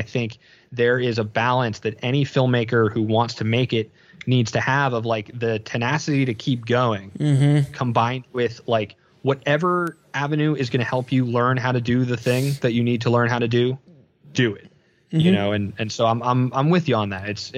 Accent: New Jersey, United States; And, you know, like growing up in New Jersey, like the hustle, the grind, like that's, you know, I appreciate having had like that like gotta hustle DIY, do it live environment before I went to structure.

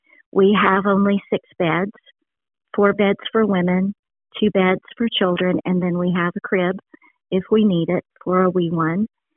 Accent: Alabama, United States; I returned to South Alabama, which is my home. I was born in Covington County

